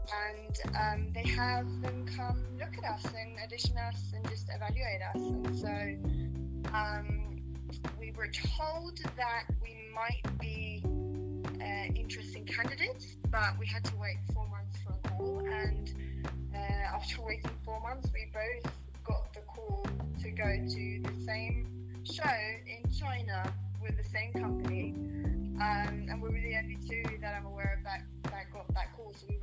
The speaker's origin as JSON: {"language": "English", "country": "Norway", "lives_now": "Los Angeles, United States", "said": "I'm from Norway, which obviously they have a great film business over there, but of course it's smaller than what it is over here. I'm based in Los Angeles"}